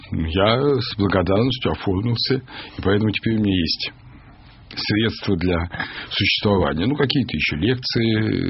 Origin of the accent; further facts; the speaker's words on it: Russia; born there; Вот я родился в России, я надеюсь, что я здесь сгаживаюсь в некотором смысле.